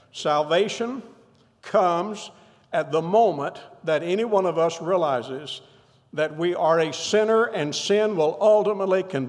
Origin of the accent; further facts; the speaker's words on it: Kentucky, United States; I grew up in Kentucky, so I can talk about this.